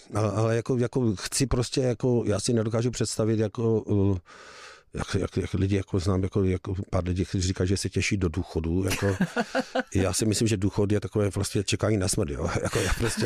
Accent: Ostrava, Moravian-Silesian Region, Czechia; Prostě oba dva jsme z Ostravy

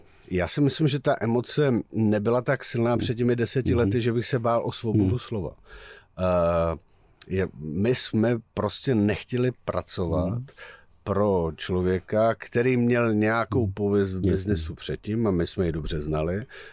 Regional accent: North Moravia, Czechia; jiní jsme my ze Severní Moravy

